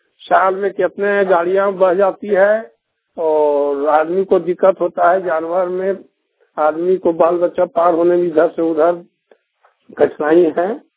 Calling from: Vishnugarh, Jharkhand, India; ग्राम मनमो, थाना विष्णुगढ़, जिला हजारीबाग, झारखंड।

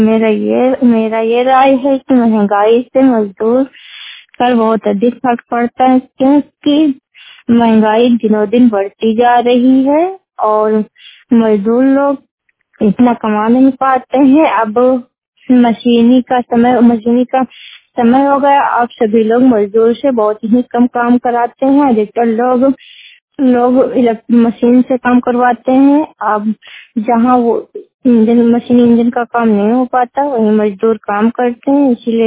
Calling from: Hathigarh, India; मैं हाथीगढ़ से बात कर रही हूँ। मेरा जिला बलरामपुर है।

